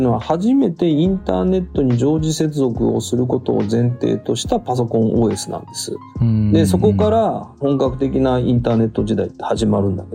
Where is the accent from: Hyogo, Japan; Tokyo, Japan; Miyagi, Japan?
Hyogo, Japan; Kobe; 私神戸の出身なんですけど